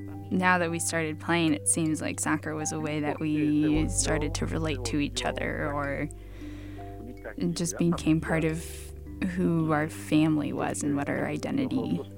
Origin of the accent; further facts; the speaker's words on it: Cauca, Colombia; He's from my home state of Cauca, so let's go.